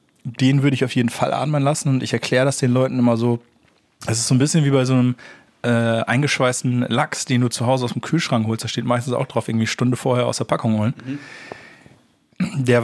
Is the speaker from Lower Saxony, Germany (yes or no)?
yes; Oldenburg, Lower Saxony, Germany; born there; Ich komme aus Niedersachsen gebürtig. Oldenburg. Aus Oldenburg.